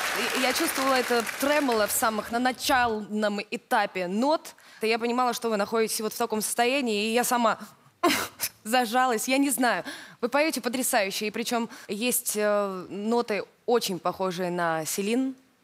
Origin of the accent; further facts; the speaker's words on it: Belgorod, Belgorod Oblast, Russia; Я из Белгорода.